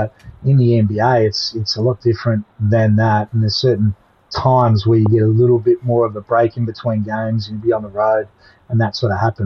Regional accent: Victoria, Australia; a kid growing up in Victoria where, you know, basketball wasn't very big

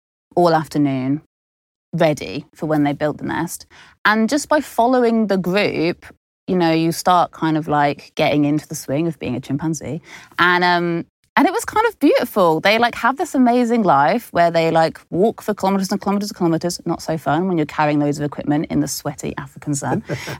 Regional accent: Birmingham, West Midlands, United Kingdom; So I grew up in Birmingham in the city

